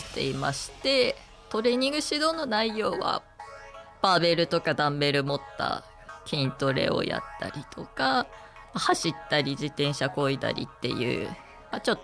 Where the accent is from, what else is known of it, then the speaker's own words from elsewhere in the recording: Saitama, Japan; moved away; まあ、埼玉から来たものですので